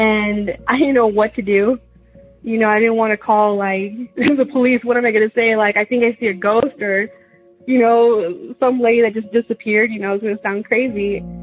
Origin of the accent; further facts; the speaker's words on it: Texas, United States; also born or lived in Japan; now in Boise, United States; I'm calling in from Boise, Idaho. I'm originally from South Texas, and this is my story from when I was in Japan.